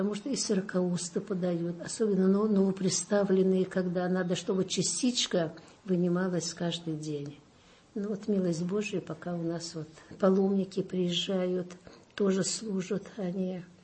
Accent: Saint Petersburg, Russia; born there; я сама родилась в Ленинграде, блокаду пережила

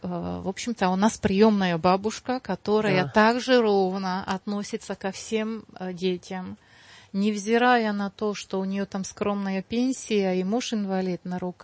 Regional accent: Slovakia; Я выросла в Татрах, в горах Словакии, и...

